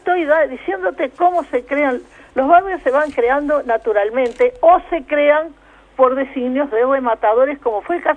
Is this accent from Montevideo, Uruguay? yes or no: yes; Montevideo, Uruguay; yo, que soy montevideana de bastante tiempo